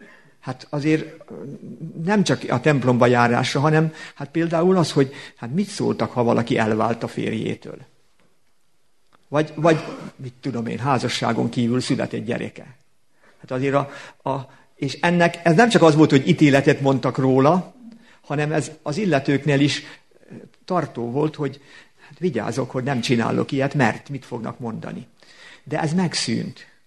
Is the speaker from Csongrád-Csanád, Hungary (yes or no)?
no; Szabolcs-Szatmár-Bereg, Hungary; Kitelepítettek bennünket, aztán itt Szabolcsba egy tanyát kaptunk, és ott nőttem föl a tanyán.